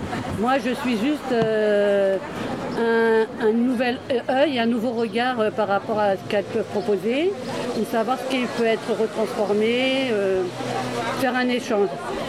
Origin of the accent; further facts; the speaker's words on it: La Courneuve, Île-de-France, France; Bon, je suis de la Courneuve.